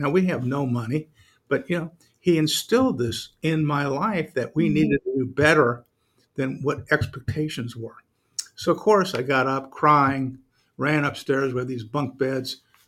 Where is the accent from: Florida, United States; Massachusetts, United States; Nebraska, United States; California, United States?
Nebraska, United States; Omaha; So growing up in Omaha, there was no professional sports teams, but we had a professional sports team, the Nebraska Cornhuskers.